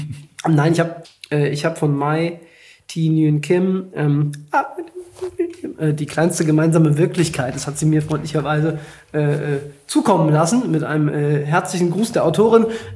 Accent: Hesse, Germany; am Ende bin ich halt ein echter Hesse. Ich habe auch SCH-Problem.

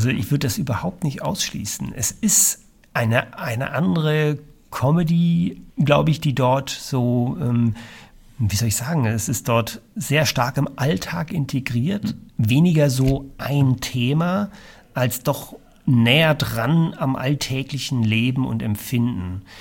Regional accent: Berlin, Germany; Und dann bin ich nach einem halben Jahr, wie gesagt, nach Berlin zurück. Wirklich also noch mal, also da, wo ich herkomme. Und habe mit 40, etwas mehr als 40, wieder bei meinen Eltern noch mal kurz gewohnt.

